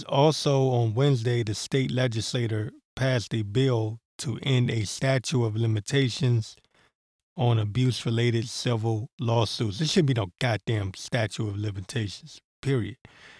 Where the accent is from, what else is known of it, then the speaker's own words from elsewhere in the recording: Washington, District of Columbia, United States; accent: Maryland; showing my Maryland accent